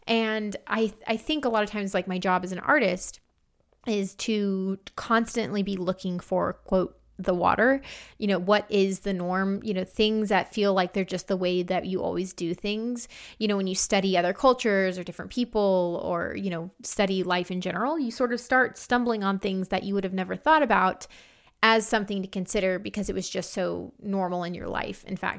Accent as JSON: {"language": "English", "country": "United States", "said": "it pointed out a lot of my water, quote unquote, as an American."}